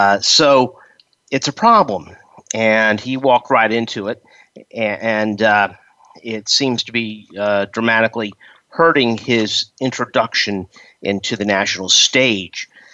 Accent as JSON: {"language": "English", "region": "Texas", "country": "United States", "said": "I'm from Texas. I would love a governor who is not looking to run for president."}